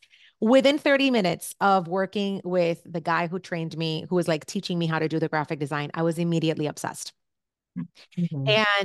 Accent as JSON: {"language": "English", "country": "Cuba", "tie": "born or raised there", "moved": "yes", "lives_now": "United States", "said": "I was born in Cuba and my dance studio in Cuba would do competitions internationally. And so, you know, fast forward many, many years, I come to the United States."}